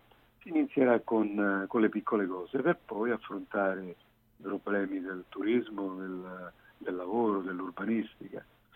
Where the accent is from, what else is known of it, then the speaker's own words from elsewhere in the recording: Rome, Lazio, Italy; now in Siena, Italy; pur essendo romano vivo nel Senese da oltre 15 anni.